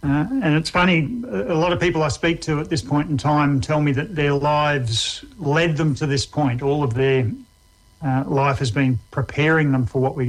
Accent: Katherine, Northern Territory, Australia; also born or lived in Darwin; I was born in Darwin, spent much of my life in Katherine.

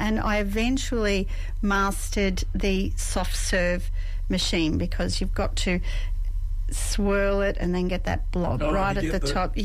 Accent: Caulfield, Victoria, Australia; born there; I was born in Caulfield.

